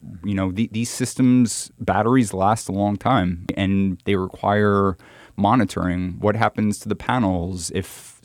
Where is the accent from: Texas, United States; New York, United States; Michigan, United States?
New York, United States; It's a community that I'm very close to growing up in New York.